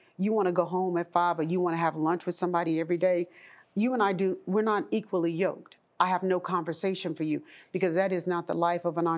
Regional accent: Oklahoma, United States; Although I'm still from Oklahoma

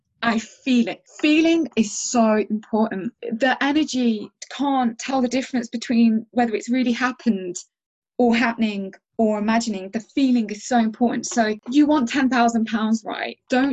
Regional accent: United Kingdom; So for an example, as British people, when we're out in the street, we're like, good morning, good morning.

